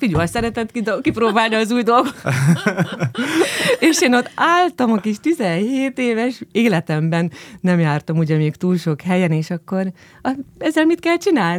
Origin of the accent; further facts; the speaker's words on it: Szolnok, Jász-Nagykun-Szolnok, Hungary; Szolnoki vagyok